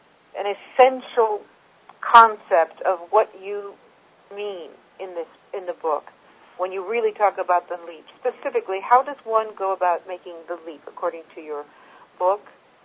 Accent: San Francisco, California, United States; since I'm from San Francisco, which is anything can happen land

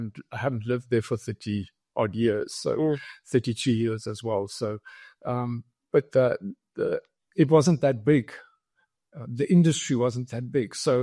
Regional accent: South Africa; I'm a German national. I grew up in South Africa, though. Went to school there, went to university there, studied art, studied photography. At a university very close to Johannesburg.

